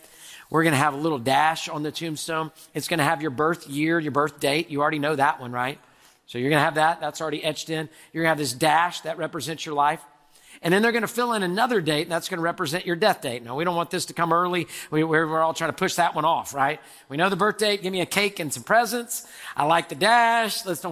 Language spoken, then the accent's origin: English; Houston, Texas, United States; And I was like, well, I'm from Houston.